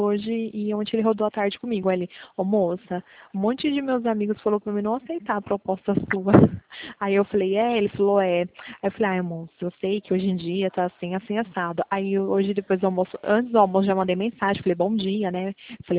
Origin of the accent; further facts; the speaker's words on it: Pirassununga, São Paulo, Brazil; Pirassununga, interior de São Paulo.